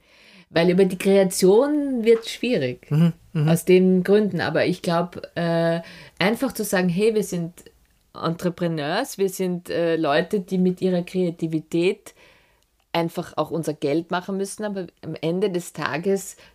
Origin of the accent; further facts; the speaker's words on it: Upper Austria, Austria; so hat es begonnen als Oberösterreicherin